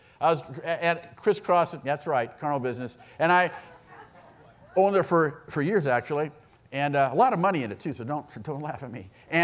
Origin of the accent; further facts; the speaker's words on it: California, United States; I'm from California. You're like, lock your house.